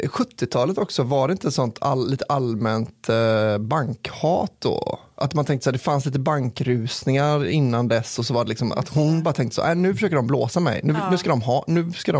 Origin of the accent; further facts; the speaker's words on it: Västra Götaland County, Sweden; här är en historia från en lagom stor stad i Bohuslän. Där ju jag är från.